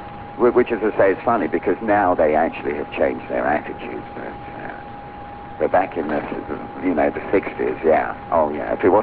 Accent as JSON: {"language": "English", "region": "London", "country": "United Kingdom", "tie": "born or raised there", "said": "I grew up in London, in England."}